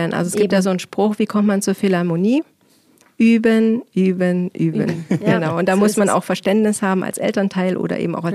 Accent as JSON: {"language": "German", "region": "Hesse", "country": "Germany", "tie": "born or raised there", "also_born_or_lived": "Bogotá", "said": "ursprünglich bin ich in Hessen aufgewachsen und geboren bin ich sogar in Südamerika."}